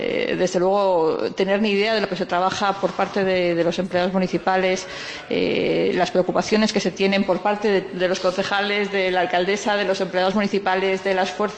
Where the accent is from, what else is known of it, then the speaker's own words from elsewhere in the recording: Cantabria, Spain; a mí Cantabria es mi tierra también